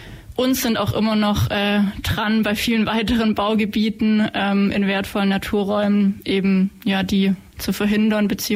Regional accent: Ulm, Baden-Württemberg, Germany; Und jetzt seit 4 Jahren bin ich eben wieder zurück in Ulm, in meiner alten Heimat

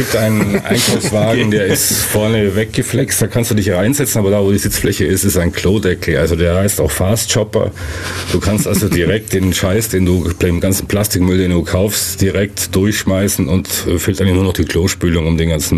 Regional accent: Kempten, Bavaria, Germany; Ich bin aus Kempten.

